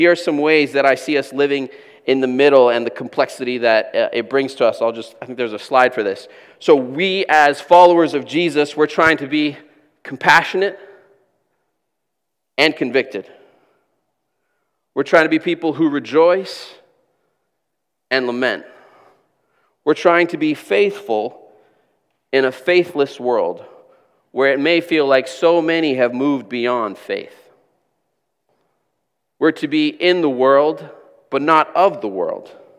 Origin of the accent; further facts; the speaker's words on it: Angola; I grew up in Angola, like I said, and we used to get some missionaries that would come to visit from Canada